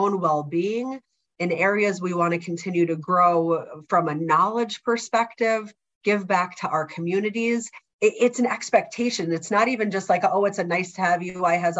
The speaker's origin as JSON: {"language": "English", "region": "New Jersey", "country": "United States", "tie": "born or raised there", "lives_now": "Michigan, United States", "said": "So I grew up in New Jersey, came to Michigan."}